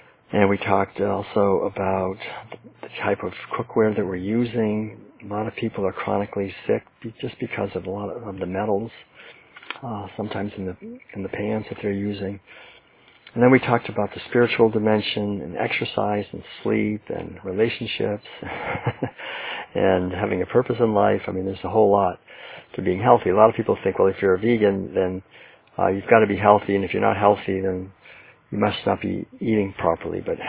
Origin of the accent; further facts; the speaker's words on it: Hidden Valley Lake, California, United States; I just say, well, you know, we're from Northern California.